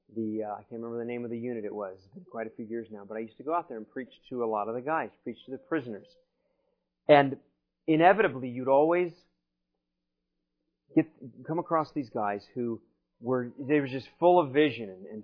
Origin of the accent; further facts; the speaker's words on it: the South, United States; Like they might say down in the South. And I grew up in the South, so I can say that.